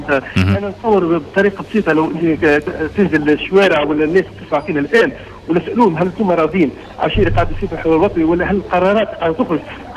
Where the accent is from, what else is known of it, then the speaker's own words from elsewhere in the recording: Sousse, Sousse Governorate, Tunisia; حتى عندنا في سوسه قاعده تسكر الان